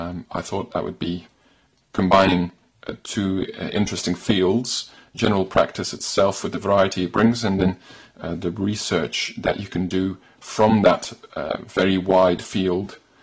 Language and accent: English; Belgium; I think growing up in Belgium, doctors were admired, doctors were respected